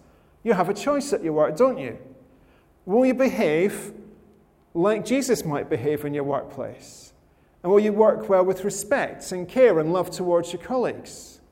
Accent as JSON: {"language": "English", "region": "Scotland", "country": "United Kingdom", "said": "And I'm Scottish, I like free gifts"}